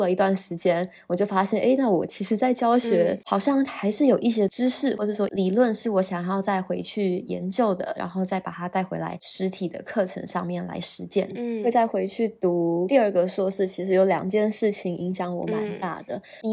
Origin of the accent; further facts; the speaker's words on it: Canada; 我在加拿大长大，我的大学本科跟第一个硕士也都是在加拿大英属哥伦比亚大学 University of British Columbia 完成的。